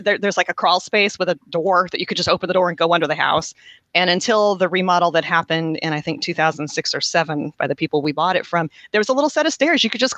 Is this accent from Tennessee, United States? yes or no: yes; Tennessee, United States; We're like, we're from Tennessee. We've got those there.